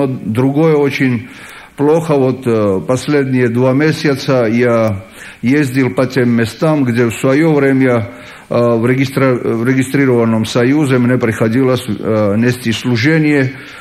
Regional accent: Georgia; Я из Грузии тоже, но не русский, грузин.

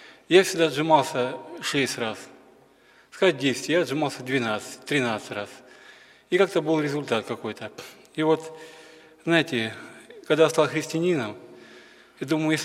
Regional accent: Tutonchany, Krasnoyarsk Krai, Russia; я из Ивентии, поселок Тутанчаны. Это вот, если кто знает, есть центр России, поселок Тура, есть там река Нижняя Тунгусская. И по Нижней Тунгуске вниз 450 километров. Я как раз живу ровно посередине от Туруханска и от Туры.

